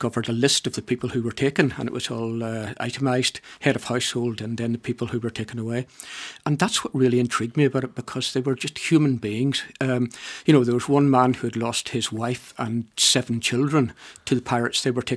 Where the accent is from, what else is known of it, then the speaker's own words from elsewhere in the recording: Northern Ireland, United Kingdom; now in Dublin, Ireland; I'm from County Down originally, but I've lived in Dublin for most of my life.